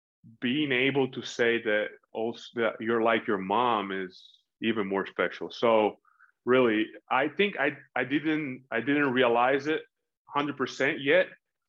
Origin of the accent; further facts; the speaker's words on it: Reggio Emilia, Emilia-Romagna, Italy; English is a second language; Now, basketball is definitely the main sport in Reggio Emilia.